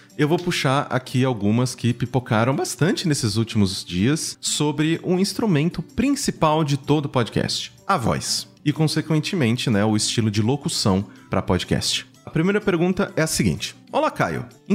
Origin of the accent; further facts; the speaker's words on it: Mococa, São Paulo, Brazil; Eu, pra quem não sabe, sou do interior de São Paulo, e eu vim de Mococa, um sotaque muito carregado. A porta, porqueira, cráudio, era bem carregado, bem carregado.